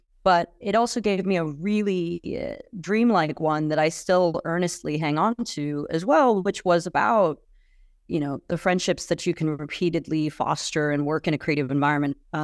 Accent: San Francisco, California, United States; Growing up in San Francisco, the nice thing about it in navigating the industry is I saw a very specific, obviously, very privileged aspect of it

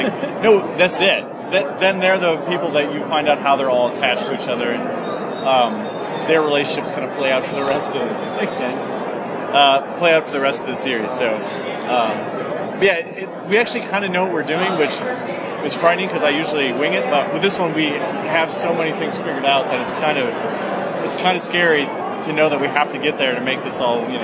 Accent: Wausau, Wisconsin, United States; And growing up in Wausau, I thought, you know, what if it was about the quarantine

